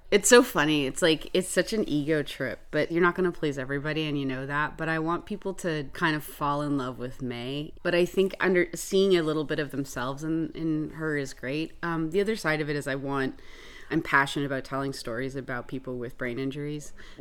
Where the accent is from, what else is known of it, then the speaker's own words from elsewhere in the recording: St. Andrews, New Brunswick, Canada; And I recently moved back. I'm from the St. Andrews area. I grew up there.